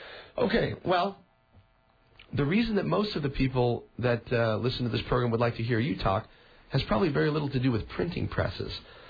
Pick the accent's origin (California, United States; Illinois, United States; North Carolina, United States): Illinois, United States; Rockford; born there; I was born in Rockford, Illinois.